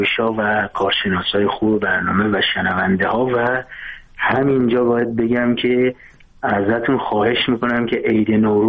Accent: Quchan, Razavi Khorasan, Iran; first language Turkic; Persian is a second language; توی جامعه زندگی کردم که مال شهرستان قوچان و اونجا کرد و ترک با هم زندگی میکردیم،

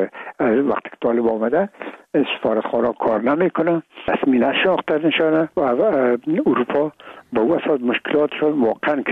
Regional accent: Afghanistan; میگم ما افغان هستیم

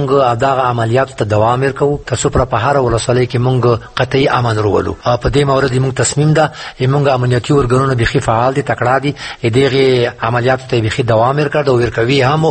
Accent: Khost, Afghanistan; موږ ولایت د خوست ولایت یو سرحدي ولایت ده

